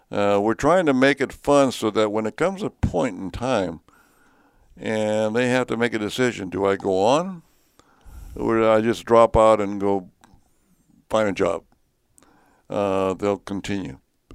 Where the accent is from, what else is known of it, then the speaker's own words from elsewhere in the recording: Sanger, California, United States; in my hometown of Sagar, California, which is in the Central Valley outside of Fresno.